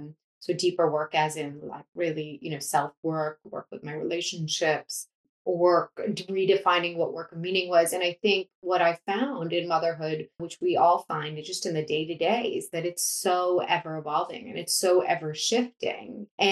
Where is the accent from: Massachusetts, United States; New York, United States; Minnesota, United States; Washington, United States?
Massachusetts, United States; Boston; I grew up in Boston and I ended up returning to Boston